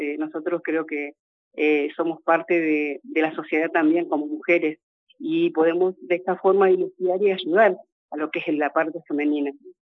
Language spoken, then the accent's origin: Spanish; Allen, Río Negro, Argentina; Sí, he pasado por varias unidades, pero sí soy de Allen.